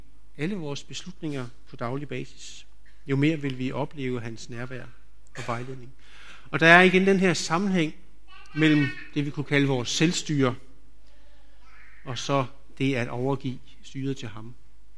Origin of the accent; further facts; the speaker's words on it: Capital Region of Denmark, Denmark; Jeg havde en, der hvor jeg kommer fra, Nordsjælland.